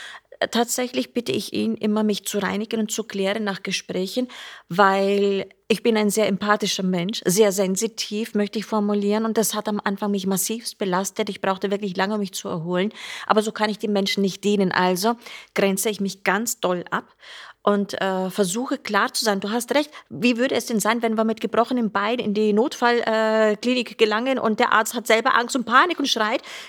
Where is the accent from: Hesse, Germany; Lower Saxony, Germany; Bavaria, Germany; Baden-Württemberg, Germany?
Bavaria, Germany; Nuremberg; in Nürnberg damals, meine Heimatstadt